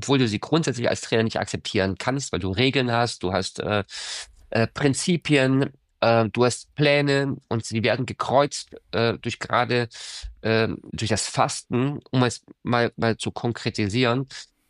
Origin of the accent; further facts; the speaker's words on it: Germany; first language German; in Deutschland schon auch schön wäre, zu arbeiten in der Muttersprache, da wo ich aufgewachsen bin, da wo ich auch selber Fußball gespielt habe